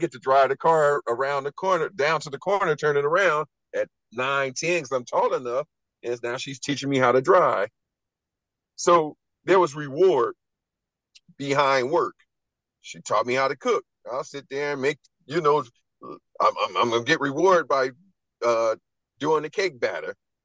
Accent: Compton, California, United States; All right, so I grew up in Compton. My mother and father went to Compton High. I went to Compton High.

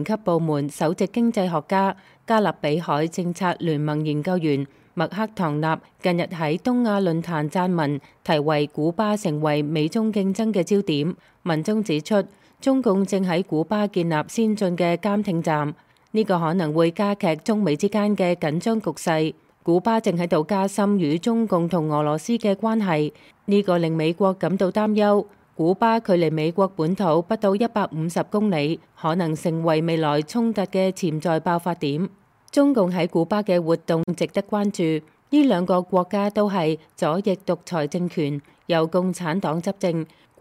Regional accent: Taiwan; 这个也不是北京能够替我们台湾人决定，因为我们台湾已经是一个民主的国家

